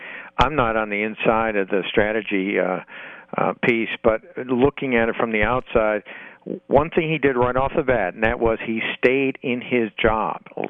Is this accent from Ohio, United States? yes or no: no; Syracuse, New York, United States; Terry McCall grew up in my hometown in Syracuse, New York